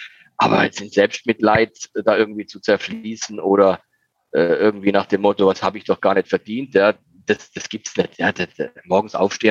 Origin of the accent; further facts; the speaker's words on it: Baden-Württemberg, Germany; Also ich bin von einem relativ harten Holz gestützt als gebürtiger Schwarzwälder.